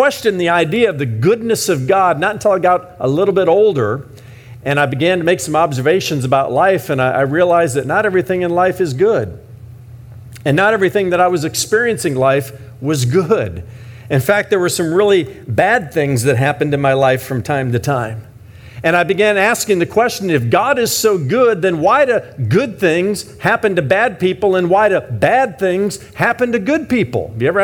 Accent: Indiana, United States; I grew up in Indiana, and I never once questioned that chorus and what it was teaching us

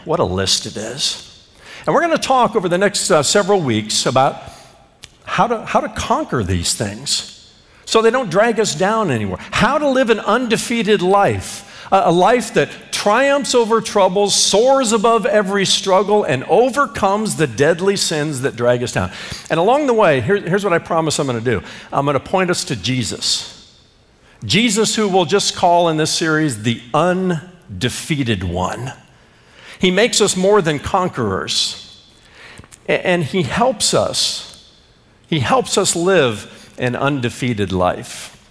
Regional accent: Indiana, United States; born or raised there

